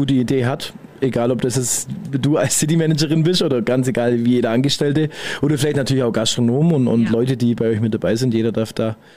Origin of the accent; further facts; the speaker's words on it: Bavaria, Germany; now in Ulm, Germany; Ich bin ja leider kein Ulmer, ich bin ja aus dem Günzburger Bereich, aber habe jetzt auch Ulm schätzen und lieben gelernt